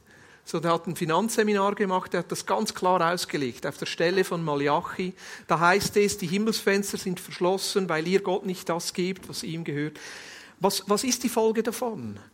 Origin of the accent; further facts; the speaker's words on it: Switzerland; Und wir als Schweizer können das wirklich sagen